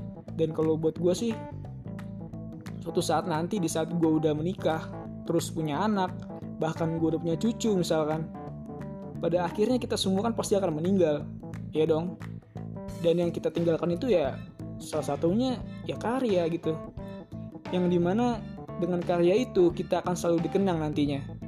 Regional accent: Bekasi, West Java, Indonesia; also born or lived in Jakarta; now in Bandung, Indonesia; Gue lahir di Jakarta, besar di Bekasi, dan sekarang ini gue tinggal di Bandung.

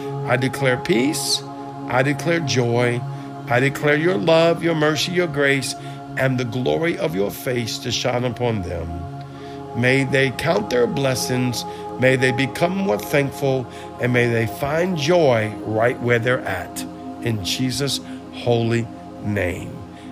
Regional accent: New Orleans, Louisiana, United States; I'm from New Orleans. I mean, come on, this is what we're known for.

